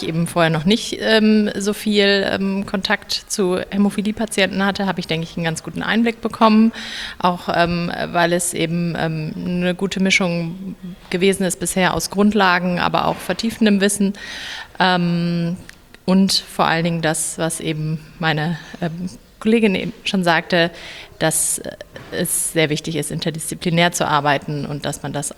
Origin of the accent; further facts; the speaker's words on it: Düsseldorf, North Rhine-Westphalia, Germany; Ich komme aus Düsseldorf.